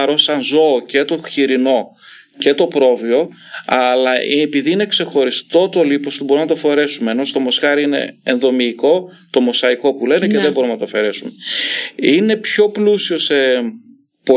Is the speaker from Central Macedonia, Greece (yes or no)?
yes; Thessaloniki, Central Macedonia, Greece; στην πατρίδα μου, τη Θεσσαλονίκη.